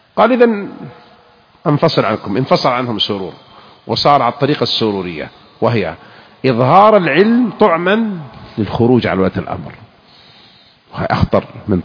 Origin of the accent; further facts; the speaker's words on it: Jeddah, Makkah Province, Saudi Arabia; ترى أنا من جدة من الحجاز وأقول لكم مثل كانوا يعلمونه إحنا صغار